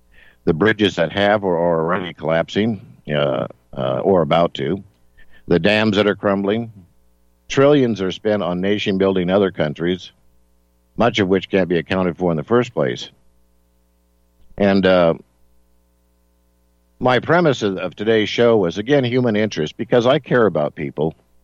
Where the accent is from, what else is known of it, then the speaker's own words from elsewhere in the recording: Las Vegas, Nevada, United States; And as most of you know, I'm from Las Vegas, and so I'm pretty familiar with the geography around there.